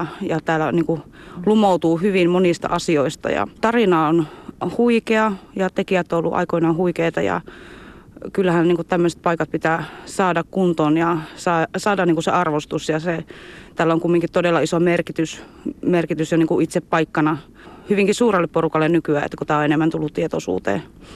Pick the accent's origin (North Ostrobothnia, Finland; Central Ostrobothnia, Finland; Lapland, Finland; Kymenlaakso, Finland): Central Ostrobothnia, Finland; Kokkola; moved away; mä oon itse Kokkolasta tänne muuttanut aikoinaan